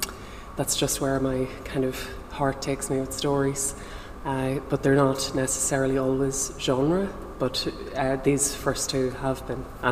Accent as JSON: {"language": "English", "country": "Ireland", "said": "I think coming from being Irish and coming from that background, having lived a lot of my life in rural Ireland, it's kind of inescapable."}